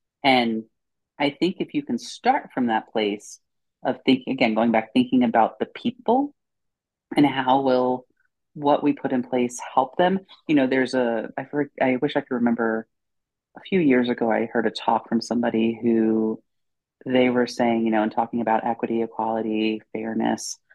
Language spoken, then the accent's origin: English; New Jersey, United States; I'm a kid from Jersey that was supposed to be a high school English teacher and coach soccer.